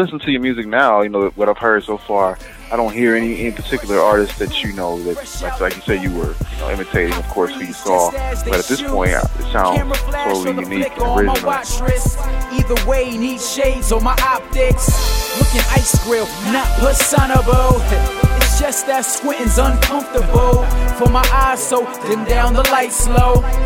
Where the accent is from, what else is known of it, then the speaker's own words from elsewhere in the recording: Akron, Ohio, United States; I'm from Akron, Ohio, where like LeBron James grew up.